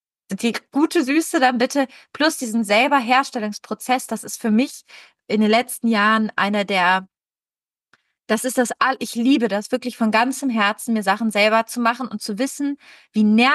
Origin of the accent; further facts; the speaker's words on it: Italy; German is a second language; ich komme aus Italien, für mich ist es relevant zu essen.